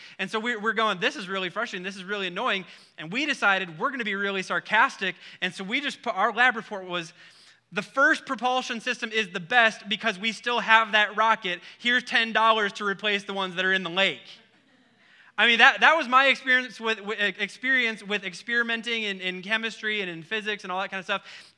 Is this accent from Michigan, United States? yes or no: no; Wisconsin, United States; And I grew up in Wisconsin where it's windy. It's either windy, cold, raining, or some combination of all three.